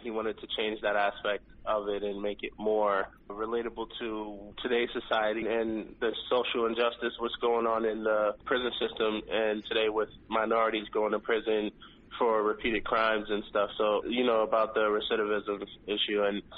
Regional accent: New York, United States; I'm from New York.

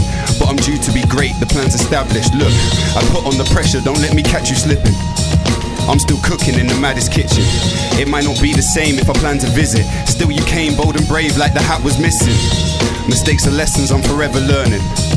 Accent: Oxford, South East England, United Kingdom; also born or lived in Luton; I'm originally from Luton, I was born in, but I've lived in Oxford pretty much all my life, so yeah.

